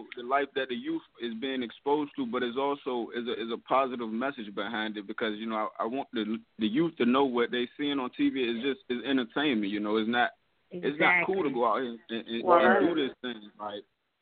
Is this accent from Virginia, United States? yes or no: yes; Norfolk, Virginia, United States; now in Rome, United States; I'm an artist. I'm from Norfolk, Virginia. Right now I'm based in Rome, New York.